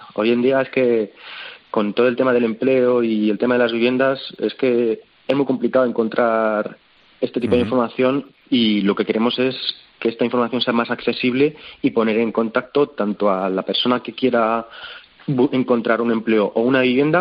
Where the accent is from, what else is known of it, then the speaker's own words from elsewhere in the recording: Madrid, Community of Madrid, Spain; yo nací en Madrid y he vivido en Madrid, pero todas mis familias son de dos pueblos de Segovia.